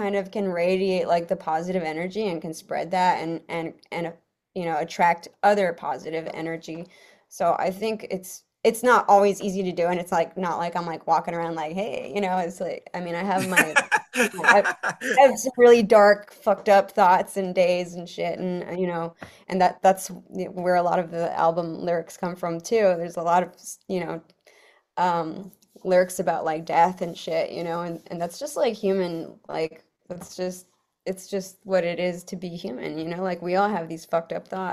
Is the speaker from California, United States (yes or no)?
yes; California, United States; like one of the top like influential bands, like growing up in California, Southern California.